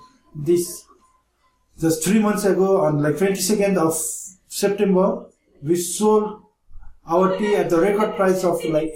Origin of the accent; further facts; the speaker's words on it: Darjeeling, West Bengal, India; English is a second language; I am from the Makavari state. It's in Darjeeling.